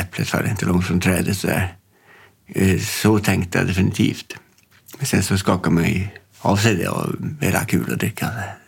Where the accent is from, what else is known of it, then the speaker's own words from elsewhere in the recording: Olat, Norrbotten County, Sweden; Jag är uppvuxen i Olat i Tornedalen, kan man säga. Det ligger 6 mil öster om Gällivare.